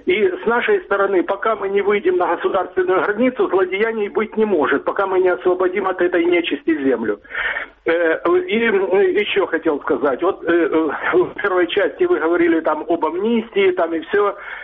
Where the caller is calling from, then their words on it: Dnipro, Dnipropetrovsk Oblast, Ukraine; я звоню из Днепра.